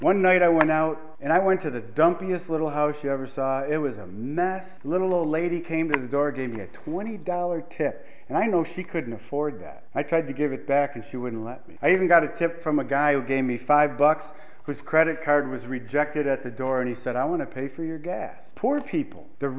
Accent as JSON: {"language": "English", "country": "United States", "said": "when we planted that church up in Canada, being an American, they wouldn't let me have a job."}